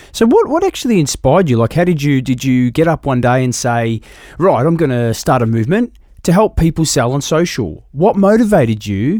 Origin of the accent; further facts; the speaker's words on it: Australia; accent: Australian; Before we get into it, please don't mind my Aussie accent.